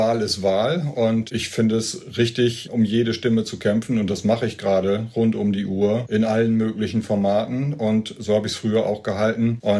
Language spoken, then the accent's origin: German; Lower Saxony, Germany; Ich komme ja aus Friesland, David, und da, glaube ich, gibt es schon länger eine Sensibilität für Klimaschutz und gegen Klimawandel, weil wir eben auch auf Seelevel liegen